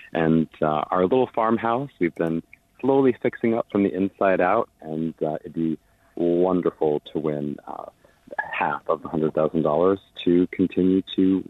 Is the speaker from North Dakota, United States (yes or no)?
yes; North Dakota, United States; growing up in North Dakota, I had one idea in my head of what farms looked like.